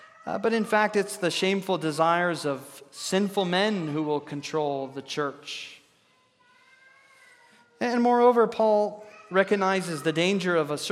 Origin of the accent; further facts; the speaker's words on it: Texas, United States; I could actually just say, well, I'm actually from Texas, because everybody knew what Texas was